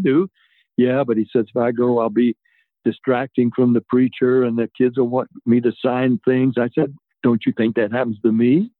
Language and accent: English; Nashville, Tennessee, United States; I was from Nashville.